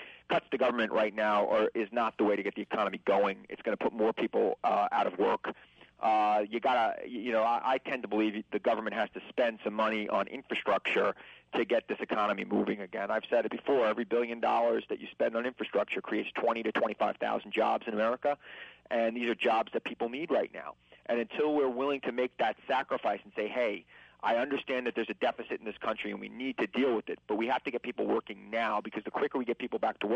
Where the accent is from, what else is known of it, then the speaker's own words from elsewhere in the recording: New York, United States; You know, I'm a New Yorker.